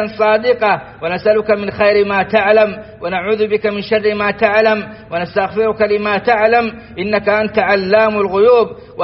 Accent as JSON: {"language": "Arabic", "country": "Saudi Arabia", "said": "ما نعيشه في بلادنا السعودية"}